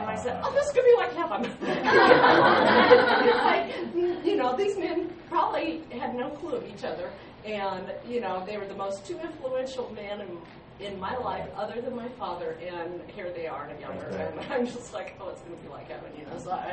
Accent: Colorado, United States; now in California, United States; we're living in California. I grew up in Colorado. My youth minister from Colorado was here.

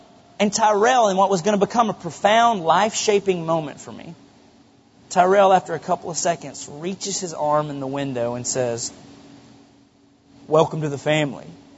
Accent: Benton, Arkansas, United States; I grew up in Benton, Arkansas, and we were segregated.

